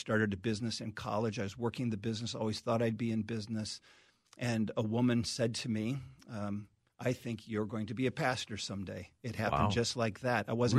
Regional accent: Minneapolis, Minnesota, United States; I grew up in the Minneapolis area, not in a faith-based family in my early childhood. We weren't church attenders. We didn't integrate faith into our homes.

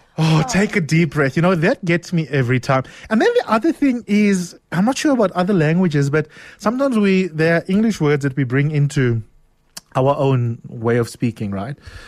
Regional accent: Eastern Cape, South Africa; I'm from the Eastern Cape, which means I'm an honorary Xhosa boy.

